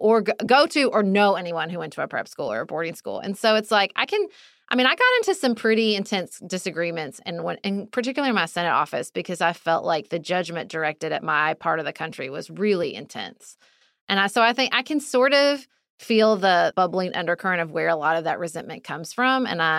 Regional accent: Kentucky, United States; You know, I did not go to an Ivy League school. I grew up in Kentucky.

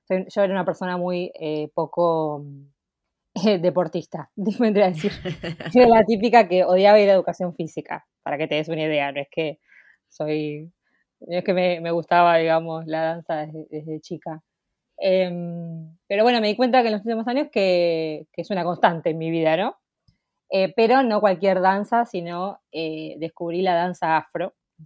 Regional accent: La Plata, Buenos Aires Province, Argentina; soy de La Plata, como bien dijimos

